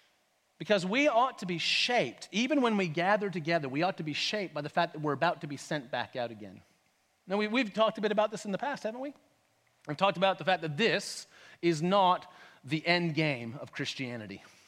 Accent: Canada; I grew up in Canada, not really comfortable around the beach.

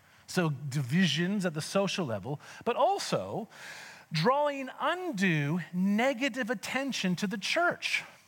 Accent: Canada; now in Australia; I'm from Canada. I am more Canadian in Australia than I ever was in Canada.

